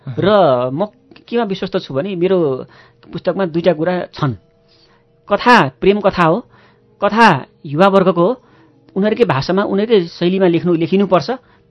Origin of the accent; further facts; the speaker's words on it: Kathmandu, Bagmati, Nepal; also born or lived in Khotang / Biratnagar; खोटाङ जिल्लामा भयो, त्यस पछाडि विराटनगरमा एक वर्ष मात्रै, एक वर्षको उमेर हुँदाखेरि बस्यो, र त्यस पछाडि काठमाडौँ. अहिले त काठमाडौँकै भयो भन्दा पनि.